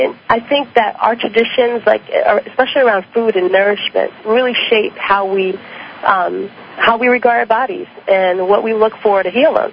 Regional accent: New York City, New York, United States; Well, I grew up in New York City, but my background, I'm sorry.

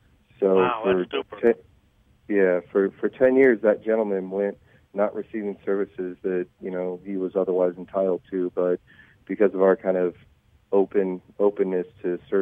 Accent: Kansas City, Missouri, United States; We're all from Kansas City, and we wanted to try to take care of our local community.

